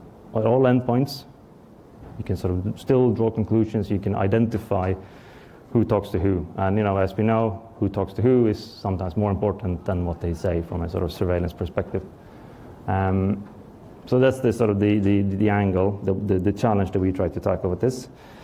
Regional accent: Sweden; now in Stockholm, Sweden; I'm from Sweden, developer.

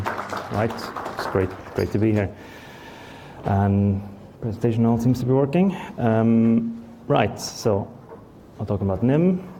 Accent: Sweden; now in Stockholm, Sweden; I'm from Sweden, developer.

